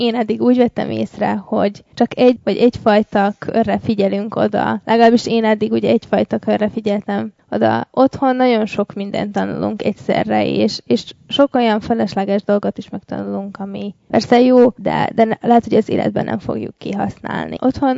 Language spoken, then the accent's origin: Hungarian; Vojvodina, Serbia; moved away as an adult; now in United States; Délvidékről jöttem. Otthon befejeztem a középiskolát, ott gimnáziumban jártam, és most elkezdtem itt Amerikában az egyetemet.